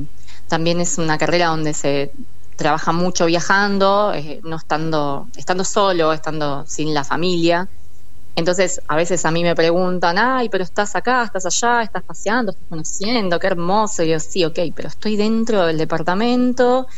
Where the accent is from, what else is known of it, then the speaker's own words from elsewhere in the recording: Rosario, Santa Fe, Argentina; born there; también me hicieron un reconocimiento muy muy lindo en la ciudad de Rosario, donde yo nací